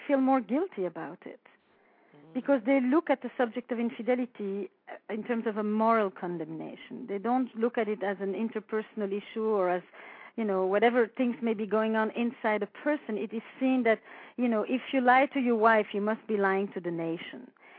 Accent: Flanders, Belgium; first language Flemish; English is a second language; I was born in Belgium, in the Flemish part of Belgium.

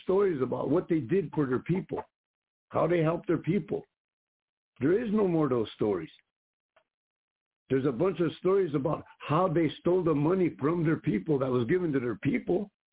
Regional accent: United States; I'm not American, me. I'm a Lakota, and I'm a die Lakota, like I always say.

